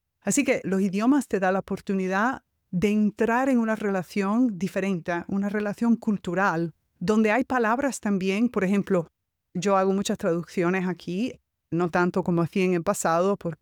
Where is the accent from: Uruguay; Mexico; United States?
United States; also born or lived in Cuba / Spain; yo, que soy cubana y que obviamente tengo un español muy diferente porque me crié más que nada en los Estados Unidos y también viví en España.